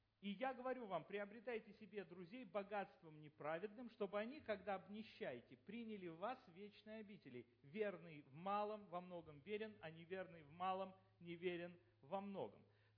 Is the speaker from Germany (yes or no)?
yes; Germany; Вот в Европе, поскольку мы из Германии сами, я в Германии раз в году